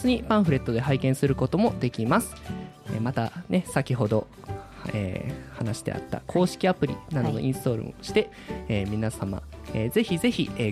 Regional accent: Kansai, Japan; accent: Kansai; ちょっと関西弁出ちゃった

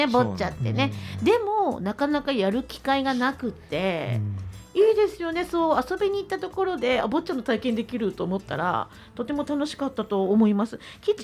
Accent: Kyoto, Japan; 京都で育った生まれ育った私40代なんですけど

